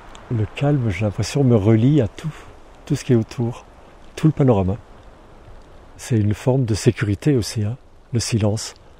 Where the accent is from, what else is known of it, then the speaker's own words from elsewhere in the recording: Grand Est, France; je suis natif des Vosges, je pense que c'est intéressant, et je suis artiste.